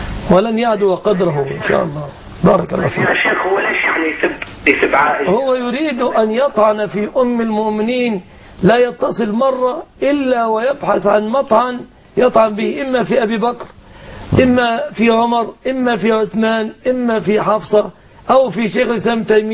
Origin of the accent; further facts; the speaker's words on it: Egypt; والحمد لله كان المسلمون عندنا في مصر يجهلون أمر الشيعة كثيرا